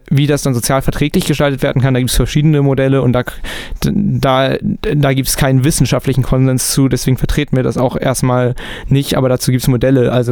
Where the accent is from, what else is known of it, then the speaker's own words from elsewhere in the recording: Kiel, Schleswig-Holstein, Germany; In Kiel, wo ich herkomme